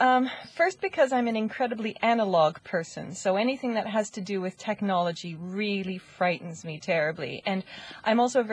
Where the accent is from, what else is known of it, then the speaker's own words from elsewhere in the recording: Newfoundland and Labrador, Canada; I'm Canadian. I come from Newfoundland, which is the island province on the very east coast. Its landmass is about the size of France, but the population is only the size of Malta.